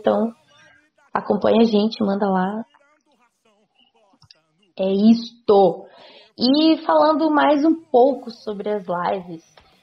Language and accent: Portuguese; São Bento, Brazil; Eu sou lá de São Bento, aí a gente fala meio assim, tá ligado?